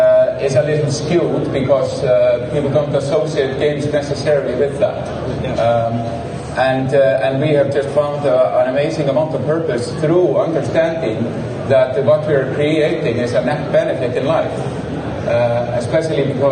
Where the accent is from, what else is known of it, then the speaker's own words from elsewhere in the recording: Iceland; English is a second language; It's bigger than my home country of Iceland, which, so I think it's very big, but it's not a billion people.